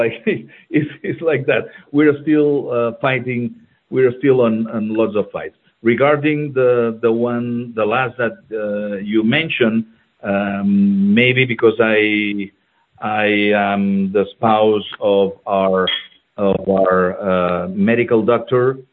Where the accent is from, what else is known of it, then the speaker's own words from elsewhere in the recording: Barcelona, Catalonia, Spain; I'm from Barcelona, Catalonia. Unfortunately, now Barcelona is a part of is a capital of Spain